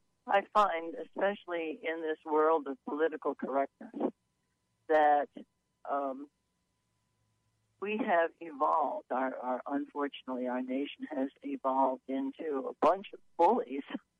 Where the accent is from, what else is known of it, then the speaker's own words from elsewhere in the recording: Brooklyn, New York, United States; born there; I was born in 1933 in Brooklyn, New York.